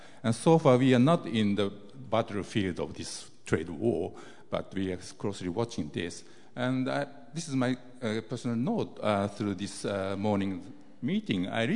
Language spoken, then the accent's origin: English; Tokyo, Japan; I'm from Tokyo.